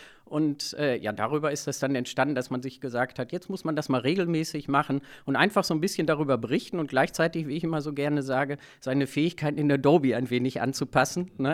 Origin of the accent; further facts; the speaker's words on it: Marl, North Rhine-Westphalia, Germany; born there; Gebürtig komme ich aus Mahl.